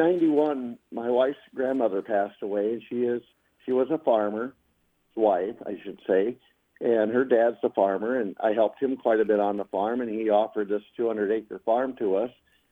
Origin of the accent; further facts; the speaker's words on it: Davenport, Iowa, United States; Well, I grew up in Davenport, Iowa, went to the University of Dubuque, got my degree in Business Administration, Aviation Management.